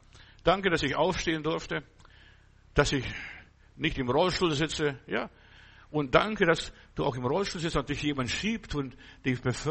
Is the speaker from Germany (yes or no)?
yes; Bavaria, Germany; Ich bin auf dem Land groß geworden, auch im Bayerischen Wald.